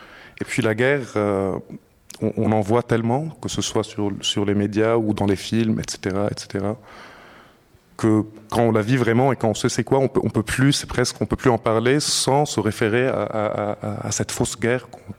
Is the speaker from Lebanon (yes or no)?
yes; Lebanon; quand on est Libanais, on sait que quand ils bombardent cette région-là, ça a beau être à 2 kilomètres de chez soi, ça va pas nous toucher, quoi.